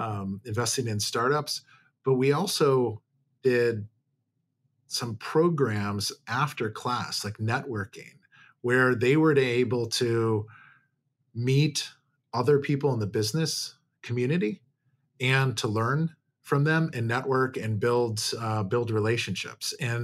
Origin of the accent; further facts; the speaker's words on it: Milwaukee, Wisconsin, United States; And I grew up in Milwaukee, and my father went to Marquette for undergrad and dental school.